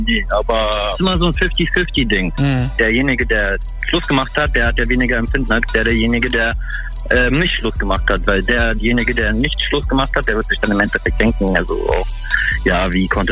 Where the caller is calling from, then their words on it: Magdeburg, Saxony-Anhalt, Germany; ich stehe gerade in Magdeburg und warte, bis ich beladen werde